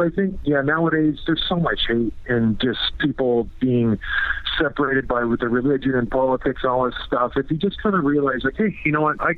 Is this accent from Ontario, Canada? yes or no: yes; St. Catharines, Ontario, Canada; also born or lived in Edmonton / Toronto; I was raised in St. Catharines. I moved out east when I was around 5. Due to work, my dad got a job out east, and we kind of just made our way to the Toronto area.